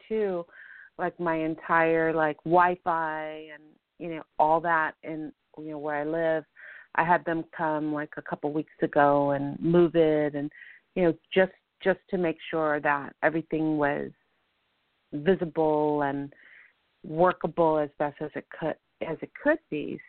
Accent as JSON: {"language": "English", "town": "East Los Angeles", "region": "California", "country": "United States", "said": "By the way, we're both from East LA. We didn't meet in East LA."}